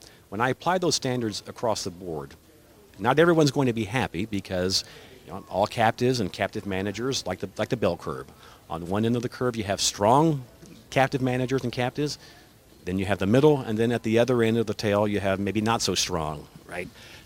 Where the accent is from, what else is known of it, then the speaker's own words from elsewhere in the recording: Cleveland, Oklahoma, United States; Oklahoma is my home state. You know, I grew up in a small town called Cleveland, Oklahoma, just west of Tulsa in Pawnee County. So, you know, it's where my extended family lives, where I went to school, college, etc.